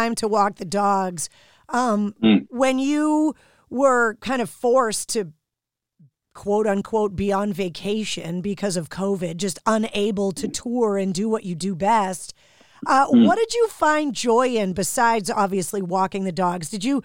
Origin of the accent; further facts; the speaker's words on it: Boston, Massachusetts, United States; I ran the Boston Marathon a few years ago, which growing up in Boston, it's kind of that Everest, right?